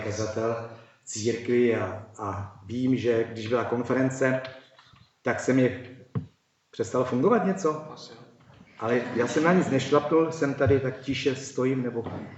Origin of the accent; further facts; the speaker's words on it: North Moravia, Czechia; also born or lived in Prague / Prostějov; Původem jsem ze Severní Moravy, nářeči, teď jsem měl kázat česky. Jsem se učil češtinu ještě docela.